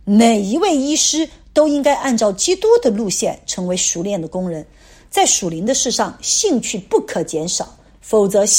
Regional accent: China; 其实我们中国人吃的那个结构，饮食结构是很好的

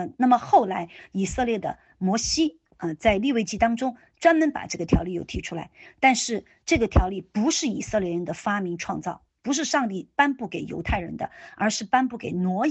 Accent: Chengdu, Sichuan, China; 我以前是在成都，我是成都人，

